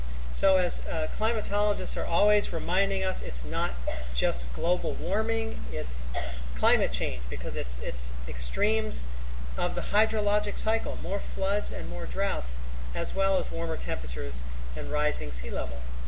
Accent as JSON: {"language": "English", "town": "Baltimore", "region": "Maryland", "country": "United States", "tie": "born or raised there", "said": "And this is my hometown, Baltimore, Maryland, in the year 2025."}